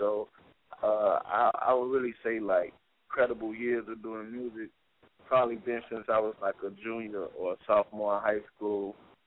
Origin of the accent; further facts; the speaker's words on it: Harvey, Illinois, United States; You know, I'm a guy from Chicago, you know, / Harvey, Illinois